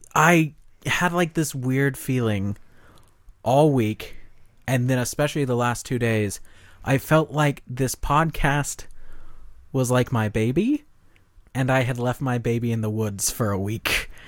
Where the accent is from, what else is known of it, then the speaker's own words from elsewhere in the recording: Oregon, United States; born there; I was born in Oregon, and so there's like a piece of my DNA that doesn't activate unless I'm in the rain.